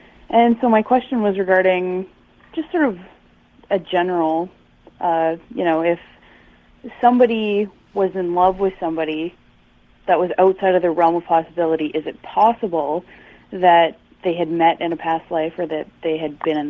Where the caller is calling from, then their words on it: London, Ontario, Canada; London, Ontario.